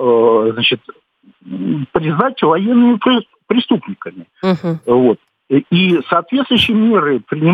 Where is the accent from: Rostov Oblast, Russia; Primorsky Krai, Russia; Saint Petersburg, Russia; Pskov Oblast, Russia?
Saint Petersburg, Russia; я пенсионер из Петербурга тоже.